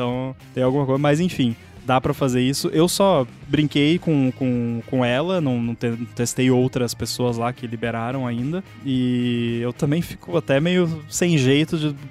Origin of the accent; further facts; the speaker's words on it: Rio Grande do Sul, Brazil; Cara, eu sou gaúcho e eu conheço mais...